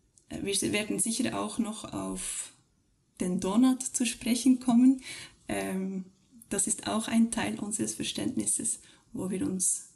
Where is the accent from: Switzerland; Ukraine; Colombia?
Switzerland; Es ist nicht ganz dasselbe, wie jetzt bei uns in der Schweiz im Lehrplan drin ist.